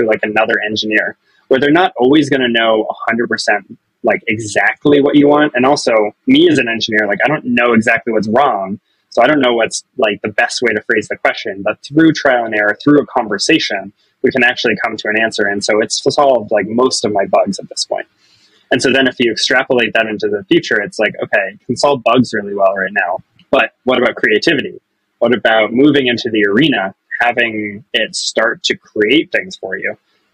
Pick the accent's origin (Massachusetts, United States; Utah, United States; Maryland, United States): Massachusetts, United States; Boston; also born or lived in Chicago / San Francisco; now in New York City, United States; I grew up outside of Boston. I went to school in Chicago. I moved to SF for work. Now I'm in New York City.